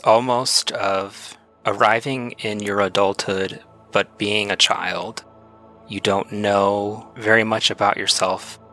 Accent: Utah, United States; born there; I'm actually the only member of my family that wasn't born in Texas. I was born in Utah.

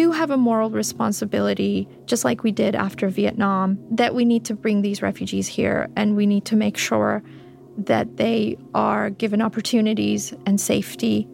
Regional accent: Fremont, California, United States; When I was growing up in Fremont, California, that they thought an Afghan was either a breed of dogs or a blanket.

